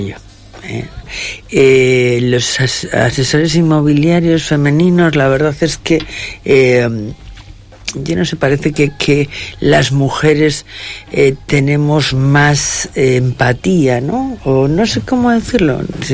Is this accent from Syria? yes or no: no; Madrid, Community of Madrid, Spain; now in Santander, Spain; cuando vine aquí a vivir a Santander, yo soy de Madrid